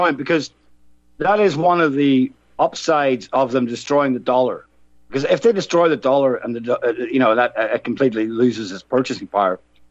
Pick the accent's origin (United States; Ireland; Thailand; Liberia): Ireland; I'm from Ireland, and we produce a lot of Guinness and a lot of whiskey, and we consume a lot of it.